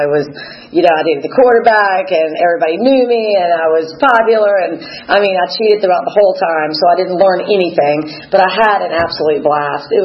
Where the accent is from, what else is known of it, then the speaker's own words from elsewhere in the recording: Atlanta, Georgia, United States; born there; I was born in Atlanta to two parents who were very loving, gave me tons of opportunity.